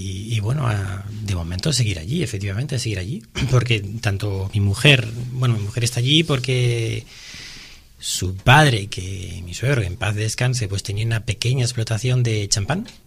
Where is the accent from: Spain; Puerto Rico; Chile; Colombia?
Spain; Laredo, Cantabria; yo vengo de Laredo